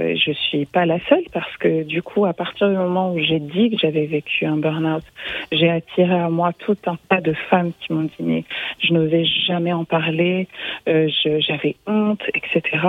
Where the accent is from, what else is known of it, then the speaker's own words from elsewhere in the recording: Paris, Île-de-France, France; moi je suis née, j'ai grandi à Paris, même si je suis d'origine africaine